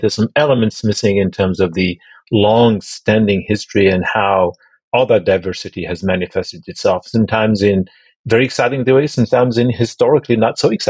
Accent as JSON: {"language": "English", "country": "Algeria", "second_language": "English", "said": "And I explained, I'm from North Africa, because only if I say Algeria, many people don't have any clue where that is."}